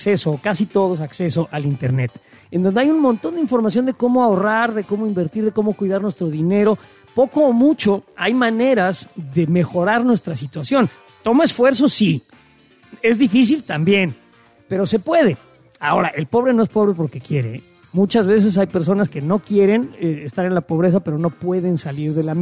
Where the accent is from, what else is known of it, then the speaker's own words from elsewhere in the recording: Mexico; born there; Soy mexicano, nací en México.